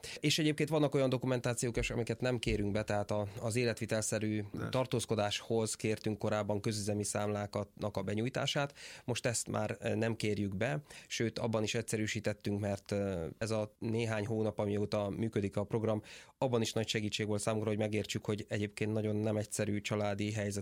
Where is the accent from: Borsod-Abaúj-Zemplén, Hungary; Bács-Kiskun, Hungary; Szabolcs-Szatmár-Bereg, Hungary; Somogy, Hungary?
Bács-Kiskun, Hungary; Kalocsa; moved away as an adult; now in Budapest, Hungary; Hát én vidéki vagyok, én Kalocsán nőttem fel, 18 éves koromban én már nem laktam ott, de körülbelül 40 éves voltam, amikor átjelentkeztem egy budapesti címre, addig végig Kalocsán laktam hivatalosan.